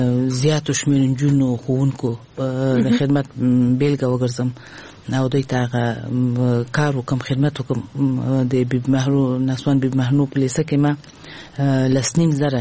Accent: Kabul, Afghanistan; لوی شوی ما ابتدایي ښوونځی ما د کابل په ښار کې چې موږ د کابل ښار نه یو یعنی د ولایت وایم خو دلته زه لوی شوی ما د کابل په ښار کې مې ابتدایي زده کړې کړې دي

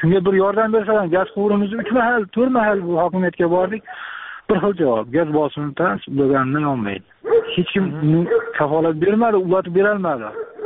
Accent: Bo'jay, Fergana Region, Uzbekistan; O'zbekiston Farg'ona oblasti, Tog' rayoni, Bo'jay qishlog'idan.

